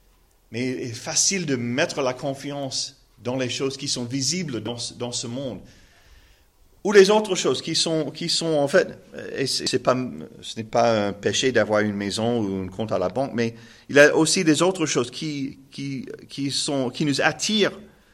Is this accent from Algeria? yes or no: no; United States; French is a second language; malgré mon accent terrible en français, malgré le fait que je suis un Américain